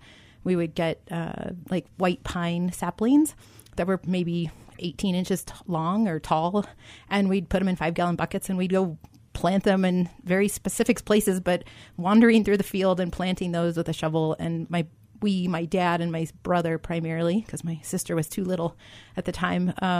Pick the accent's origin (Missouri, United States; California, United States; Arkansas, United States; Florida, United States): Missouri, United States; I grew up in southwest Missouri, right on the edge of the prairie and the Ozarks, in a little tiny place called Dade County, Missouri.